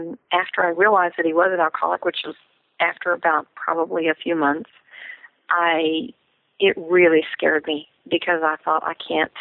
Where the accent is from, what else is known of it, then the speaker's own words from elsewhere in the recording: Amarillo, Texas, United States; I grew up in Amarillo, Texas. I'm a Texan, and once a Texan, always a Texan.